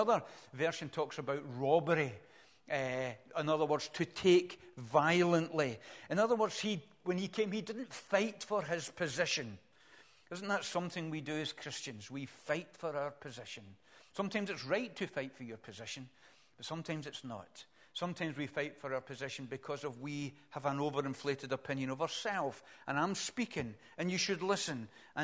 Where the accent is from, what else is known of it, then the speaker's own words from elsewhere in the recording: Springburn, Scotland, United Kingdom; also born or lived in Rutherglen; I was born in Staub Hill Hospital, and I lived in Springburn for a bit. I lived in Rutherglen as well. I've lived all over the place.